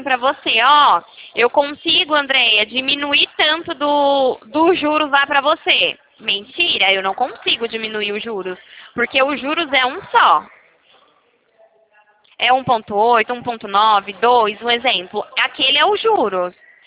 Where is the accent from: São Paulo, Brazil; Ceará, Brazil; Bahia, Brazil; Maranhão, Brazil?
São Paulo, Brazil; Rio Claro; Eu sou aqui de Rio Claro.